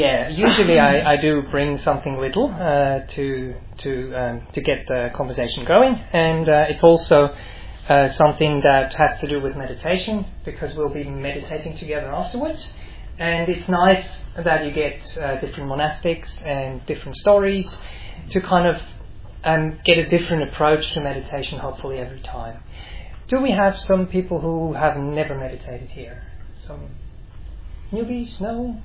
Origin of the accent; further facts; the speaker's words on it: Switzerland; Right, so I'm from Switzerland, and when I was quite young, I don't know actually when